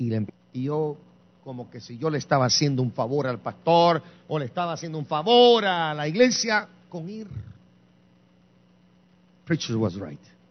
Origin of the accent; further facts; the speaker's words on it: Guatemala; born there; yo llevo sangre en mis venas de Honduras. Y se alegran los hondureños, pero nací en Guatemala